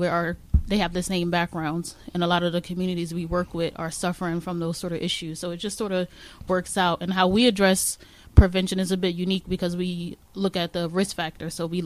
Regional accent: Trenton, New Jersey, United States; Yeah, so I grew up in Trenton, New Jersey.

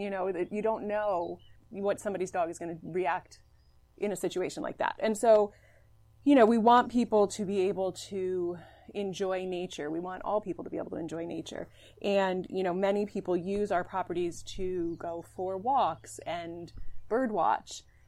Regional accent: New York, United States; I'm the Vice President of Conservation for the Columbia Land Conservancy. And I grew up here in Columbia County

